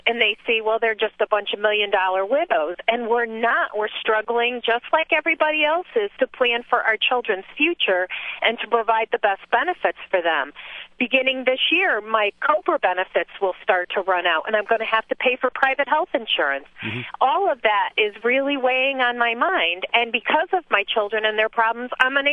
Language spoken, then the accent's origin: English; Foxborough, Massachusetts, United States; I'm from Foxborough, Massachusetts.